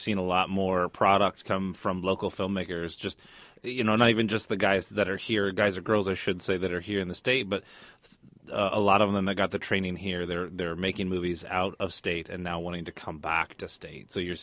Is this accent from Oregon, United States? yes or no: no; Indiana, United States; I'm going to go shoot in my home state of Indiana